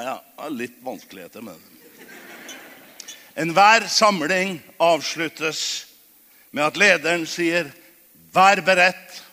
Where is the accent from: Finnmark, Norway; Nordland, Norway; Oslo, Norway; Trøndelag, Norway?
Trøndelag, Norway; Trondheim; Og det sier jeg som trønder og oppvokst på Rosenborg.